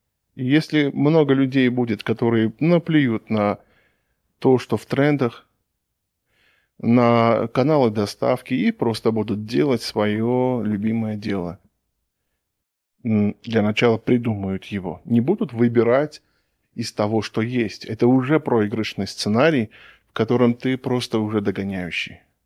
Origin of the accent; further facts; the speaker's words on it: Armenia; географически я нахожусь в Армении. И не только географически, да, но и этнически принадлежу я, ну, по национальности я армянин.